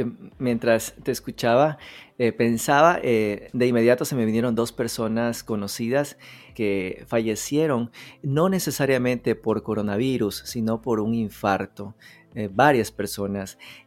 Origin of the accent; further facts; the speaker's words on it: Guayaquil, Guayas, Ecuador; las personas de mi ciudad, de donde yo nací y vengo, viven una situación de estrés alto